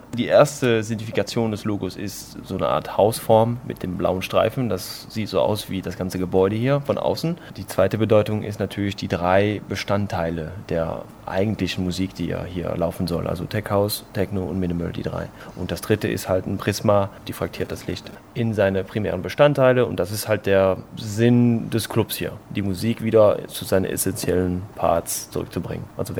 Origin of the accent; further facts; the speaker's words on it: Eupen, Wallonia, Belgium; now in Amel, Belgium; Ich bin in Eupen aufgewachsen und geboren